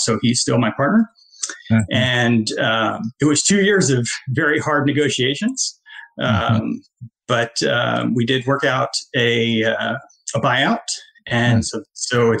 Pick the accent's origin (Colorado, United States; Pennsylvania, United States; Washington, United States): Pennsylvania, United States; Philadelphia; also born or lived in St. Louis / New York City / Boston / Kansas City; So I was born in St. Louis, moved to New York City. It's where my mom got her PhD at Columbia, moved to Boston for a teaching job, moved to Kansas City for another teaching job, and then kind of settled in and around high school in Philadelphia